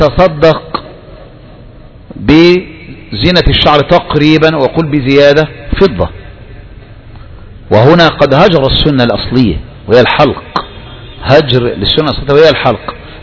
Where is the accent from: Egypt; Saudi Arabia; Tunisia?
Egypt; إنما عندنا في مصر يظهر أن المرأة لو فعلت ذلك الآن